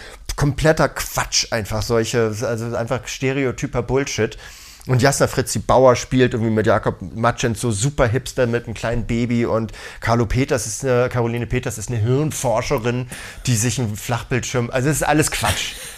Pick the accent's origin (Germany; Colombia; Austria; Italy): Germany; Hamburg; Wir sind aus Hamburg. Ich habe noch nie in Berlin gelebt.